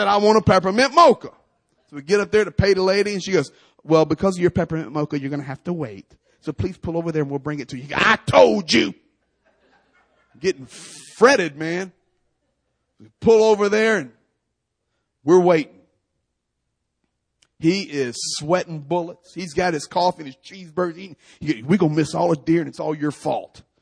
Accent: Lynchburg, Virginia, United States; I'm from Virginia originally. I do a lot of bow hunting down in Farmville, Virginia area. Buckingham County, Appomattox County. I was born in Lynchburg.

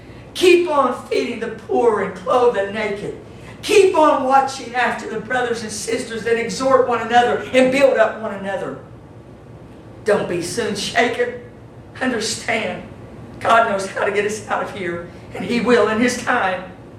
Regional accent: United States; born there; I'm thankful that I was born in America. My dad fought for this country.

